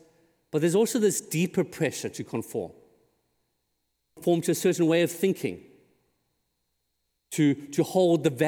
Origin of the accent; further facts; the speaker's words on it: South Africa; I'm from South Africa, and one of the things I really miss is what we call our braai.